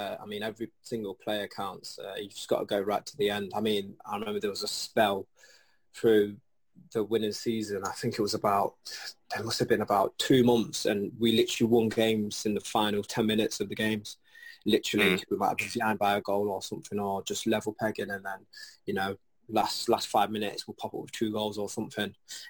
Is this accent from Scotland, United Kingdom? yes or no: no; Nottingham, East Midlands, United Kingdom; As you can tell, I mean, I'm from Nottingham